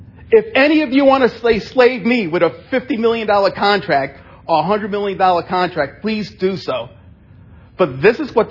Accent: New York City, New York, United States; I grew up in New York City. I know some of you hold that against me, but that's okay. But you know, I'm glad I grew up in New York City.

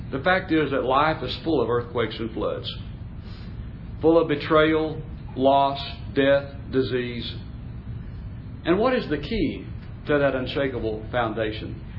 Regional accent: Dallas, Texas, United States; I remember when I was growing up in Dallas, they would, on a local station, would have automobile salesmen

